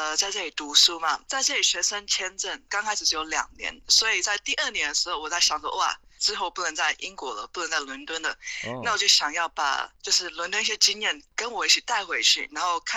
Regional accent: Australia; moved away as an adult; now in United Kingdom; 我是从小在澳大利亚长大的。我大概好像十几岁的时候到那边，然后直到我20几岁的时候才到英国的。

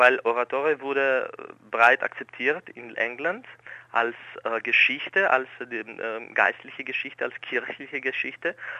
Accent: Thessaloniki, Central Macedonia, Greece; born there; German is a second language; ich bin in Griechenland geboren, im Norden Griechenland, in Thessaloniki.

